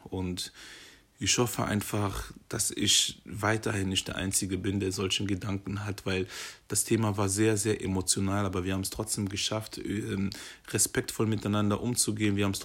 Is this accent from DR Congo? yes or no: yes; DR Congo; now in Germany; Kongo sind meine Wurzeln, meine Heimat. Nicht falsch verstehen. Ich verleugne nicht meine Heimat. Ich bin da geboren und bin teilweise da groß geworden.